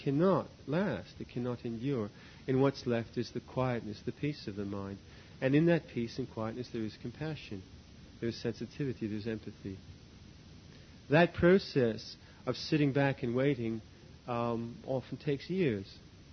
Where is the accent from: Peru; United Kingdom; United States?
United Kingdom; England; I'm an Englishman anyway.